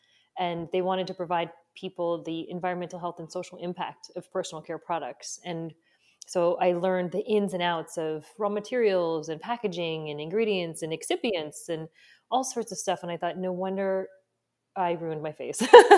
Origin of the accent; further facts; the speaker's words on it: United States; and I'm not Japanese, I'm Taiwanese American, but I ended up in Japan